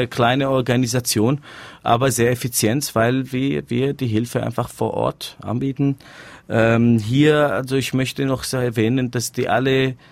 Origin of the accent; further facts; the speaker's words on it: Syria; German is a second language; dass wir sind als Syrer Teil der Revolution